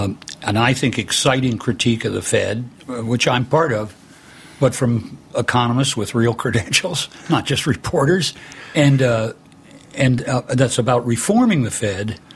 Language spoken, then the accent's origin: English; Midwest, United States; And I'm a Midwesterner. I'm still on the other side of the mountain, and culturally and every other way.